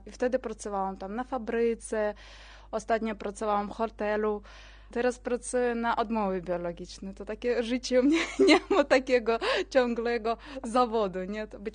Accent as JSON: {"language": "Polish", "town": "Fergana", "region": "Fergana Region", "country": "Uzbekistan", "second_language": "Polish", "moved": "yes", "lives_now": "Poland", "said": "Przyjechaliśmy z Uzbekistanu, z takiego małego miasteczka Fergana. 5000 kilometrów."}